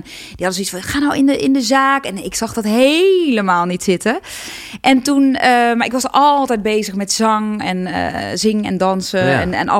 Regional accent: North Brabant, Netherlands; ik kom ook uit Brabant.

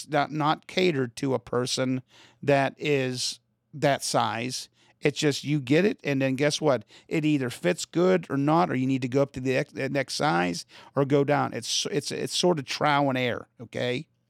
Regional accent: Pennsylvania, United States; accent: Pennsylvania; Stairs, that's easy, man. That's my accent from Pennsylvania.

